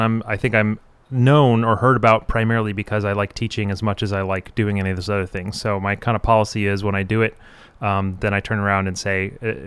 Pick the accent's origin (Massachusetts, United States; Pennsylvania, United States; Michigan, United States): Michigan, United States; Detroit; born there; also born or lived in Chicago; now in Gainesville, United States; And I rep Chicago, even though I was born outside of Detroit and lived in Chicago for 3 years, and now I live in Gainesville, but I still rep Chicago.